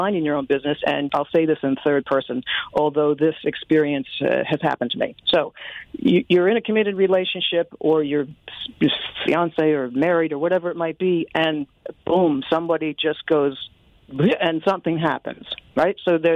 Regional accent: Rye, New York, United States; now in White Plains, United States; Born and raised in Rye, and I moved all of 6 miles, and I'm in White Plains now.

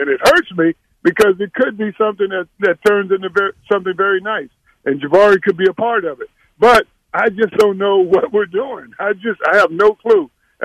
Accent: Houston, Texas, United States; I grew up in Houston rooting for the Rockets since they played in High Fines Pavilion, right?

